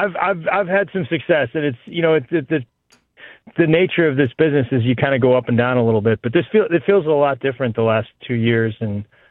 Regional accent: St. Louis, Missouri, United States; I grew up in St. Louis, but I went to Mizzou, and I got a lot of friends in KC, so I've spent a lot of time there.

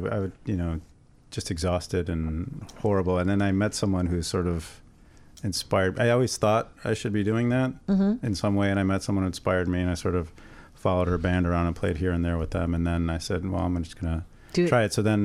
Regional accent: Glencoe, Illinois, United States; I'm from Glencoe.

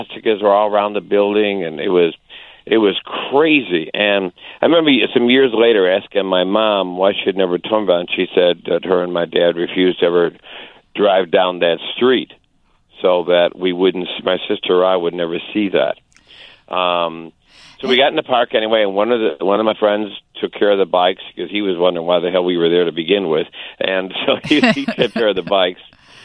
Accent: Chicago, Illinois, United States; Yep, I was born and raised in the Wrightwood area at 81st and Tallman. Grew up there until I went to Quigley High School.

